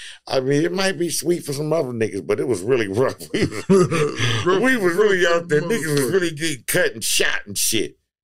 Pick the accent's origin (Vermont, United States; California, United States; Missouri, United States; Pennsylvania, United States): California, United States; Long Beach; I'm from East Long Beach, cuz.